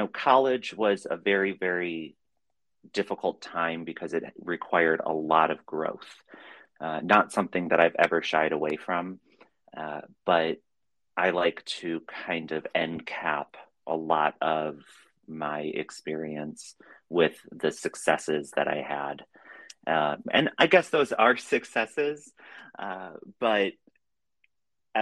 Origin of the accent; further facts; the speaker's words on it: Cleveland, Ohio, United States; So I grew up in the suburb of Cleveland, Ohio.